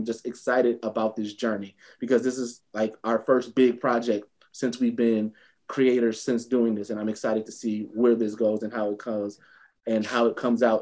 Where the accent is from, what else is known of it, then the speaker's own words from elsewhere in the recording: Milwaukee, Wisconsin, United States; as a kid, man, music growing up in Milwaukee, man, like I gotta tell y'all.